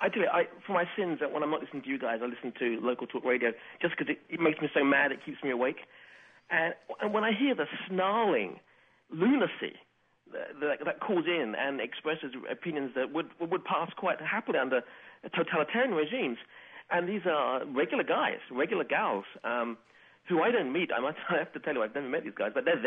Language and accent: English; United Kingdom; now in United States; Well, I am a Brit. I'm a green card Brit, and I lived here maybe nine years now